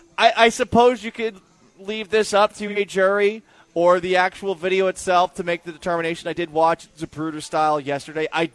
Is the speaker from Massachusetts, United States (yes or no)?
yes; Massachusetts, United States; I grew up in Massachusetts, and I regularly remember Manny Ramirez's name being confused, calling Manny Ortiz.